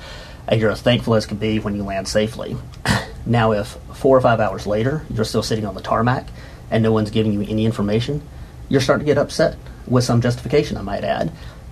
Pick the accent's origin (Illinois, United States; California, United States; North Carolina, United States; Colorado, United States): North Carolina, United States; was born and raised in Davie County, and I like to joke that my parents did not have a political Rolodex growing up.